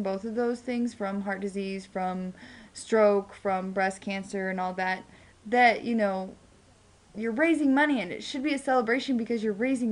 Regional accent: Ozark, Missouri, United States; Like, you know, growing up in Ozark, Missouri, people went hunting, people had guns, you know.

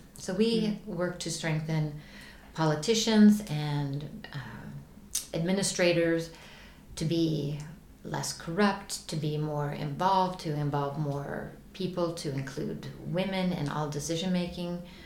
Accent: United States; moved away as an adult; now in Stockholm, Sweden; I'm from the United States originally, and I've lived in Stockholm, Sweden for the last 6 years.

